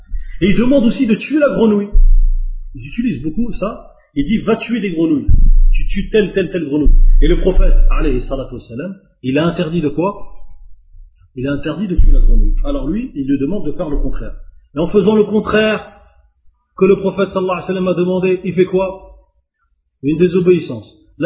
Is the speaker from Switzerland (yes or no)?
no; Algeria; Ah, c'est de ma famille, hein. Je suis algérien, c'est de ma famille.